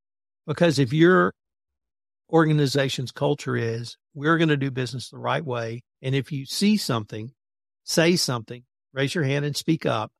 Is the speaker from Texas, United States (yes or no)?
yes; Houston, Texas, United States; So I'm from Houston, or I was from Houston, and energy obviously is a big part of Houston.